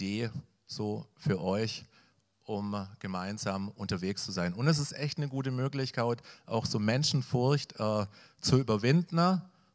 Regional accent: Erfurt, Thuringia, Germany; Also ich komme ja aus Erfurt, in dieser Plattenbausiedlung, wo ich lebe.

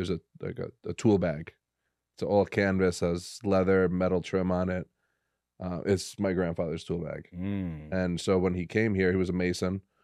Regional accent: United States; But I had the best of both worlds growing up. I had my super American side. I am American first.

